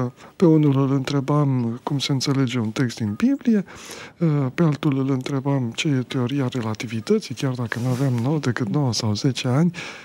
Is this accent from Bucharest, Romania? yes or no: no; Slănic, Prahova, Romania; Am copilărit în Slănic și în orașul la 100 de kilometri de București, București, Ploiești, Slănic.